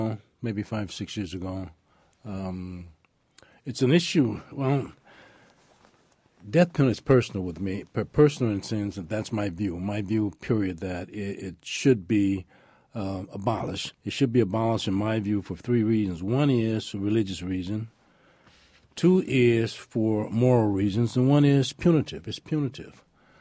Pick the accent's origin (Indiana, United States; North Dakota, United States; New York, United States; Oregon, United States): Indiana, United States; East Chicago; even though I'm from East Chicago, but it's right next to Gary and everything.